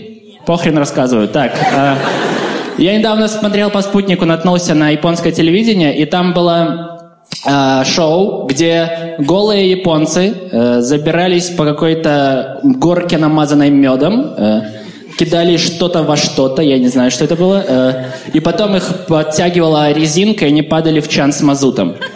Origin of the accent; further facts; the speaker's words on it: Belarus; мне 22, я из Беларуси